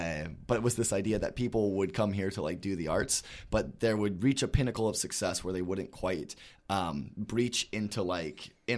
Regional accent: Medford, Oregon, United States; So I'm from Southern Oregon originally. I grew up in a town called Medford, and then I went to school in a town called

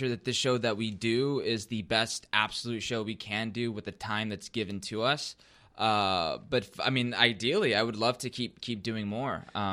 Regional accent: Brownsville, Texas, United States; Brownsville, Texas.

